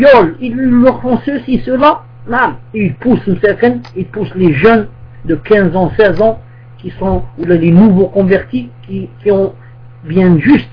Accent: Algeria; même chez nous, en Algérie ici, du côté du sud

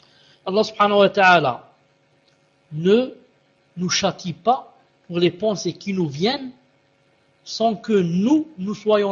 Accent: Algeria; Donc chez nous en Algérie, à 12h45 par exemple, 12h50, déjà je peux commencer les rawatib.

